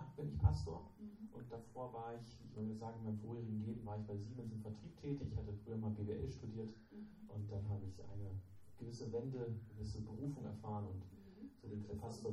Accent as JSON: {"language": "German", "town": "Wolfenbüttel", "region": "Lower Saxony", "country": "Germany", "tie": "born or raised there", "said": "Ich persönlich schätze immer noch meine alte Heimat, wo ich aufgewachsen bin, auch meine Frau aufgewachsen ist, Wolfenbüttel, so in Niedersachsen."}